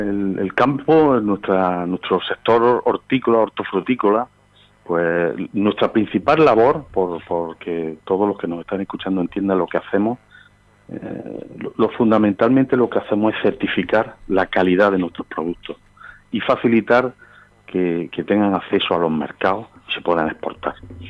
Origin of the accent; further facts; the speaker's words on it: Andalusia, Spain; tiene un conjunto de accionistas muy diverso, que no solo somos almerienses